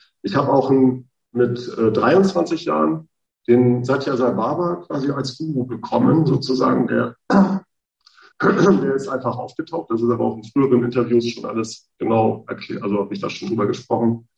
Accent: Stade, Lower Saxony, Germany; born there; Ich bin auch gerne im Wald, aber ich bin so ein Küstenkind. Ich bin in Stade geboren, an der Elbe.

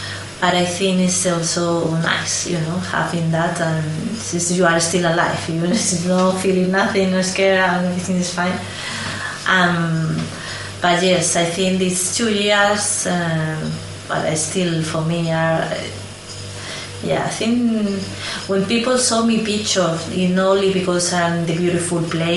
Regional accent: Madrid, Community of Madrid, Spain; English is a second language; I'm from Madrid

